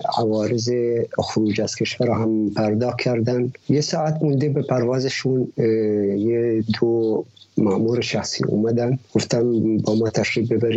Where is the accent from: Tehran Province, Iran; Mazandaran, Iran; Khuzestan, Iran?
Khuzestan, Iran; Ahvaz; من از اهواز اومدم دیگه، نمیدونم منظورتون چی اهوازی هست. آره من اهواز، ساکن اهوازم و از اهواز اومدم. عربی ها؟ گفتیم بله من عربم.